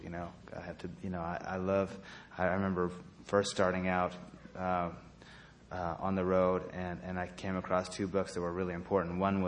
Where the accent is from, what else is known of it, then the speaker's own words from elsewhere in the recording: Idaho, United States; I'm from Idaho, and I have not lived there in several years, but I always thought that Idaho was my you know, if that got swept away, I don't know where I would be from.